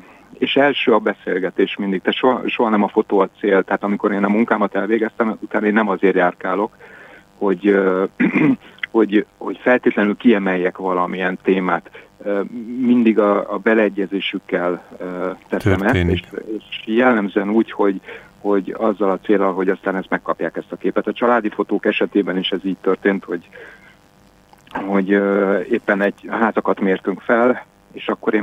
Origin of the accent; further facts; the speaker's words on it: Budapest, Hungary; Én a 9. kerületben nőttem fel, nem túl jó környéken, amikor én ott gyerek voltam 1972-ben